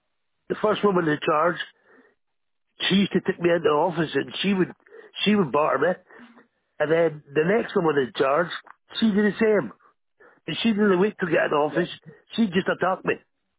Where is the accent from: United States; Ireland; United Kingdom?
Ireland; Galway, Connacht; born there; I was born second in Galway, so 10 months old.